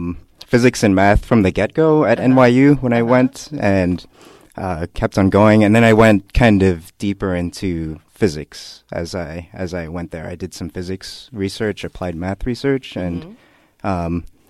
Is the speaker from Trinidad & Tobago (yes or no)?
yes; Trinidad & Tobago; also born or lived in Middle East; I grew up in the Middle East. Mm-hmm. I'm from Trinidad. Both my parents are from Trinidad uh-huh. in the Caribbean.